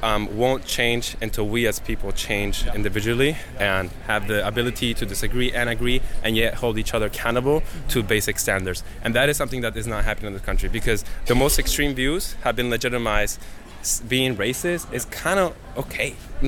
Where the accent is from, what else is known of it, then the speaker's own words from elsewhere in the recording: Chile; I'm from Chile.